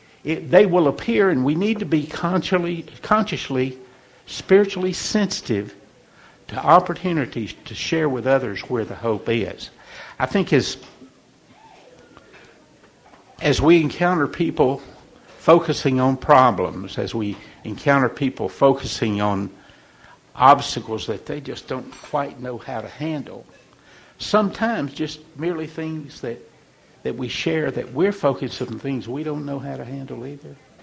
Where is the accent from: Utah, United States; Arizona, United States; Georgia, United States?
Georgia, United States; Rossville; also born or lived in Chattanooga, Tennessee; I think of the men that were effective in my life, even in Rossville, Georgia. See, I was born in Chattanooga. We moved to Rossville when I started the ninth grade.